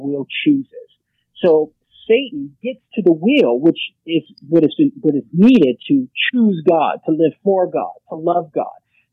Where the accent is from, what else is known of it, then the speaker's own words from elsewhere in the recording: Louisiana, United States; I agree with the Cajun part because I'm purebred Cajun man and I may be out of Louisiana, but sometimes I talk funny too.